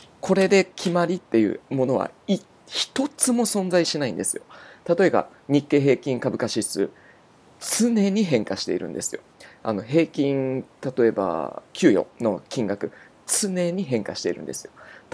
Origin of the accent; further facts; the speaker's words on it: Miyazaki, Japan; 僕自身がどうして宮崎ですか、僕は地元だから